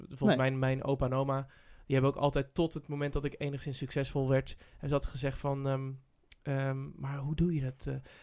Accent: Middelharnis, South Holland, Netherlands; ik ben opgegroeid in Middelharnis. En dat is ook al een beetje in the middle of nowhere.

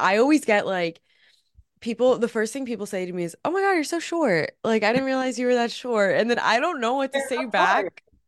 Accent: New Jersey, United States; I'm from Jersey.

